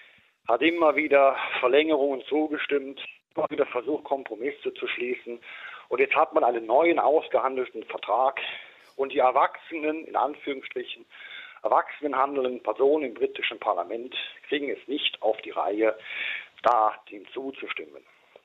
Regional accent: Switzerland; vielleicht sollten die Briten mal Lehrunterricht in Referendumsunternehmen bei uns in der Schweiz.

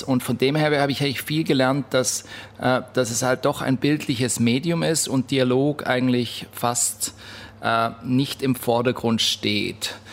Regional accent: Davos, Graubünden, Switzerland; Ja, ich bin dann in der Schweiz aufgewachsen, in Davos

